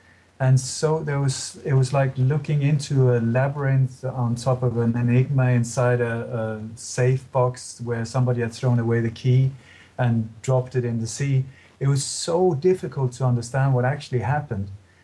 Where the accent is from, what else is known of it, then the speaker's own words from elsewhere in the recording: Sweden; also born or lived in Denmark / England / Iceland; now in Spain; My body was born in Denmark, but I grew up in Sweden, and then I've been living in England and Iceland and now in Spain for the last 12 years.